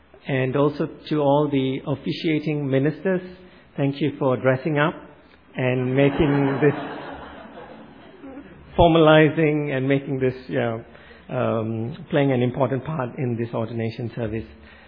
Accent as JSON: {"language": "English", "town": "Petaling Jaya", "region": "Selangor", "country": "Malaysia", "tie": "born or raised there", "said": "I grew up in Malaysia and attended an Anglican church in Petaling Jaya, which is about 30 minutes from Kuala Lumpur."}